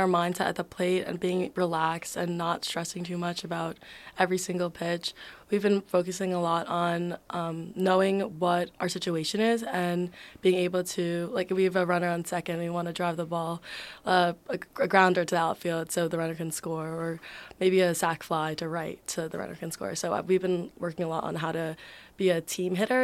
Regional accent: New York, United States; So I grew up in Long Island, and there's pretty much travel teams all over Long Island.

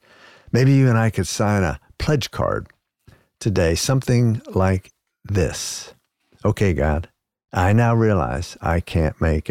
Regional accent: New York, United States; and my hometown of New York, where no one seems to care.

